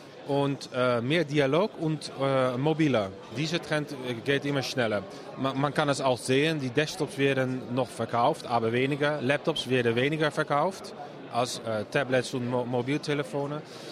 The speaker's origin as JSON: {"language": "German", "country": "Netherlands", "second_language": "German", "said": "ich bin Holländer, das haben Sie fast schon gehört"}